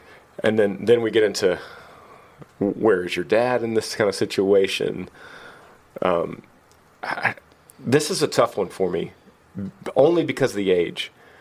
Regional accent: Utah, United States; Hey, Granger … from Utah. I'm almost 16 years old.

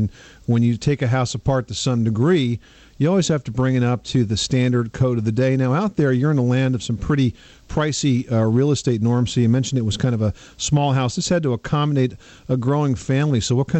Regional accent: New York City, New York, United States; Well, we're from New York City, so we define small using a whole different standard.

